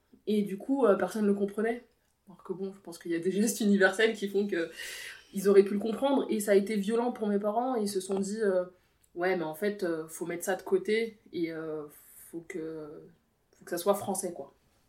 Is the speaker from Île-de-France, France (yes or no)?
yes; Versailles, Île-de-France, France; born there; je suis née à Versailles